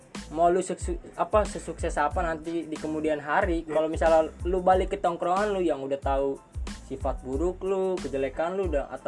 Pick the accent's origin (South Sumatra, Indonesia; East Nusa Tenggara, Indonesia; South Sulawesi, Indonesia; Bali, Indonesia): East Nusa Tenggara, Indonesia; gue berasal dari Flores, orang timur.